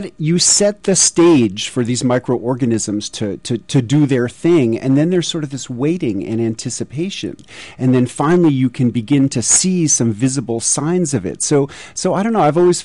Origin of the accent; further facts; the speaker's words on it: New York City, New York, United States; growing up in New York City, sour pickles, kosher dill pickles, which are products of fermentation, were just one of my favorite foods.